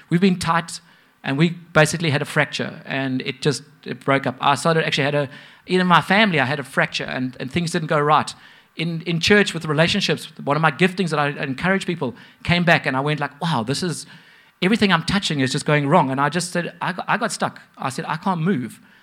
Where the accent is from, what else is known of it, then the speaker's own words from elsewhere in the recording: Ireland; I'm not Scottish. Greg is. I'm Irish. I'm Irish. I sound Irish.